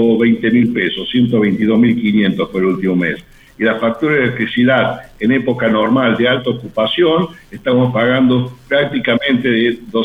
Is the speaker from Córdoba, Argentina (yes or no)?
yes; Córdoba, Argentina; yo peleo por mi trabajo y soy muy cordobés